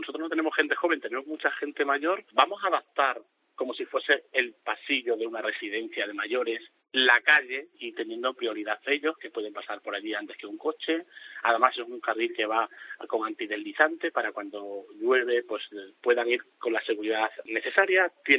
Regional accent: Pescueza, Extremadura, Spain; como yo soy una de las familias que he retornado a volver a vivir en mi pueblo.

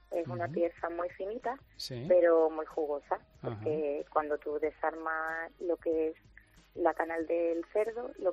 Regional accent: Colmenar, Spain; Nosotros somos de Colmenar.

